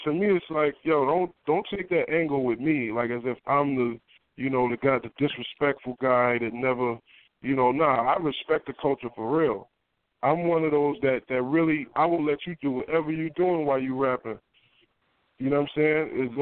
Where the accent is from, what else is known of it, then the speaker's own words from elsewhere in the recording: New Jersey, United States; I had to fight to have a big mouth. I'm from Jersey.